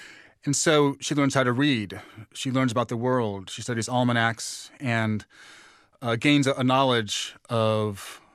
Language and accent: English; New York, United States; I grew up in New York in the 80s when young black males were being killed by police.